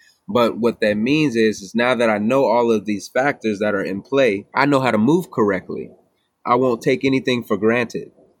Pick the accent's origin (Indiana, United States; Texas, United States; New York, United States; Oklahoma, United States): Texas, United States; I was raised in East Texas, and that's a rural area as well.